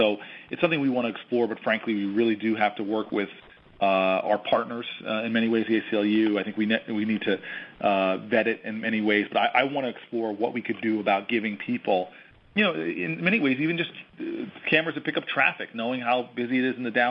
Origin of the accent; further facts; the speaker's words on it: United States; It's one of the best ways as an American, in my opinion, to protect our nation.